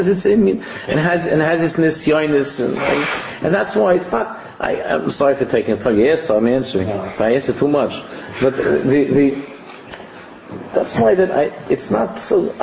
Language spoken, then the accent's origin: English; Queens, New York, United States; We grew up in Queens.